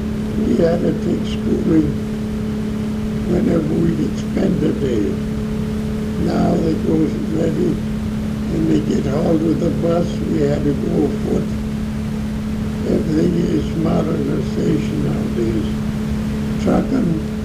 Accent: United States; Yeah, I was born and raised in Monroe County. I was born in a log house and on a farm. And I took over the homestead, which my son is on now, and it's a centennial farm now. And I live in Ida

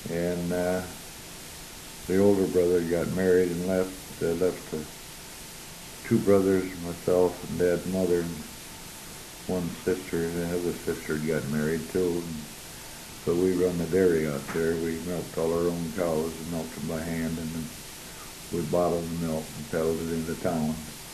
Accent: Ohio, United States; born there; I was born in Lipstick, Ohio, 1913.

